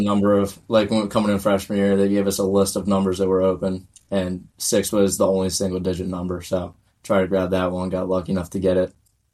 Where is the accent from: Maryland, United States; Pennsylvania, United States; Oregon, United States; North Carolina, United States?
Maryland, United States; Annapolis; growing up in Annapolis, that's about 45 minutes north from me.